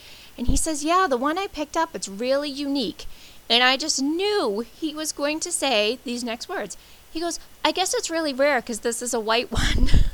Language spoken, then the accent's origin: English; East Bridgewater, Massachusetts, United States; And we're from East Bridgewater, Massachusetts, which is probably maybe 15 minutes from Kingston.